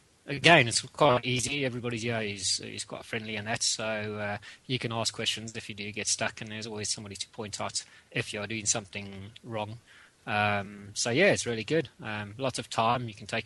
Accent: South Africa; now in Kingston upon Hull, United Kingdom; I'm from Kingston upon Hull, originally South Africa

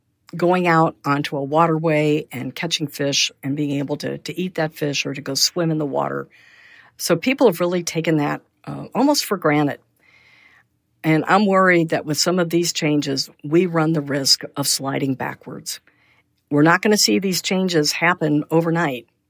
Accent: Ohio, United States; And I grew up outside of Cleveland in the 60s and 70s.

